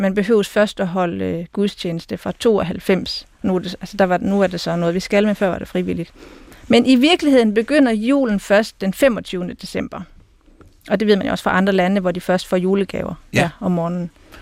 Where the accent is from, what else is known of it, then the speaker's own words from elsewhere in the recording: Region of Southern Denmark, Denmark; der, hvor jeg kommer fra i Sønderjylland, der var der også traditionen i min barndom